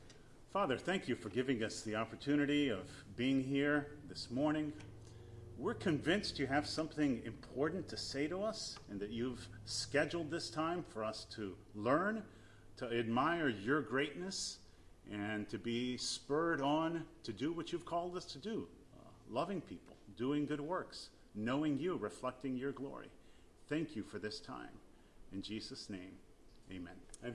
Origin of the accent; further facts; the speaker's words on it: Montevideo, Uruguay; I grew up in Uruguay in South America.